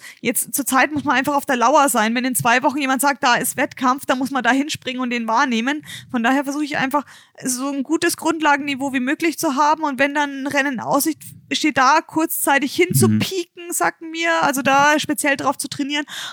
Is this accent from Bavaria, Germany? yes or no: yes; Bayreuth, Bavaria, Germany; Ich komme ja aus Bayreuth und da ist Rot natürlich nicht weit weg.